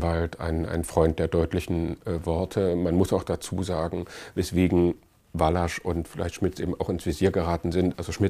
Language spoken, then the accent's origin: German; East Germany, Germany; Also in meiner Jugend war Papierknappheit in der DDR